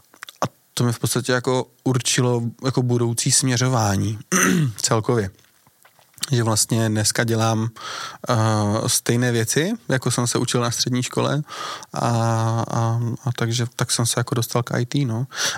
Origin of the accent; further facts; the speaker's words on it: Ostrava, Moravian-Silesian Region, Czechia; now in Prague, Czechia; já pocházím z Ostravy, poznali jsme se v práci